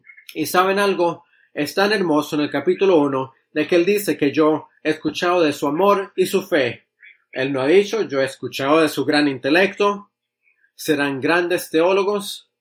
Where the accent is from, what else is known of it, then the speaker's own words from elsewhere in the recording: Netherlands; accent: Dutch; Spanish is a second language; Entonces necesitan tolerar, por favor, mi acento holandés.